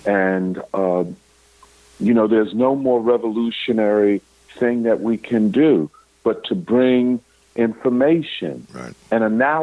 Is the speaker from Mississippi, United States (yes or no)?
no; Philadelphia, Pennsylvania, United States; I mean, in North Philadelphia, you know, my hometown, my heart, North Philadelphia